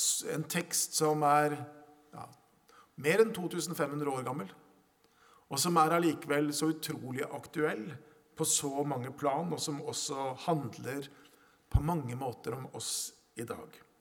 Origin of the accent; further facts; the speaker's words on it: Hokksund, Buskerud, Norway; accent: Eastern Norwegian; also born or lived in Vest-Telemark; Jeg snakker østlandsdialekt. Jeg har vokst opp dels I Vest-Telemark frem til jeg var 8 år, og så I, på Østlandet, Hokksund I nærheten av Drammen, frem til jeg vel flyttet hjemmefra I 20-årsalderen.